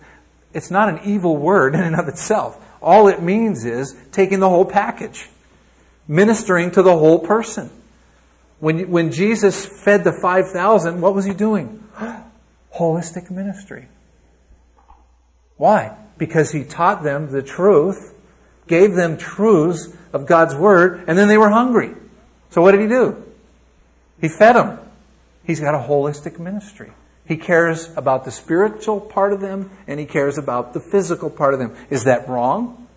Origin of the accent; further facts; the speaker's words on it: United States; I'm not anti-American. I'm not prejudiced. I am American.